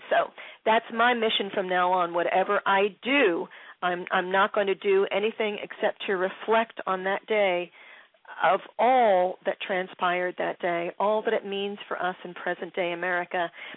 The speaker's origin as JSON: {"language": "English", "town": "Philadelphia", "region": "Pennsylvania", "country": "United States", "tie": "born or raised there", "said": "somebody who had his roots in Philadelphia, who's near to my heart because that's my hometown"}